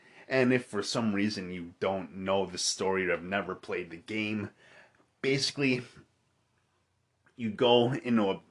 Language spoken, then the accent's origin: English; Milwaukee, Wisconsin, United States; I believe that the first supposed picture of one of these creepy clowns was taken in near my hometown of Milwaukee, actually, as a matter of fact.